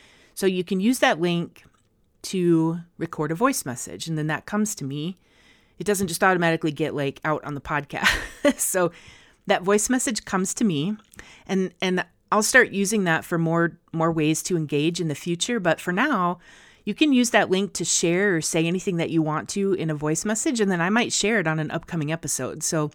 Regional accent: Midwest, United States; because I'm from the Midwest and it's awkward and we don't like to ask for anything.

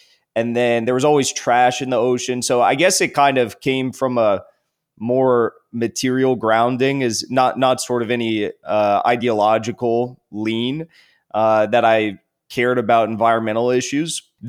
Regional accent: California, United States; I grew up in California, which is a very, you know, it's a very liberal state, but I grew up in like a very conservative area of California.

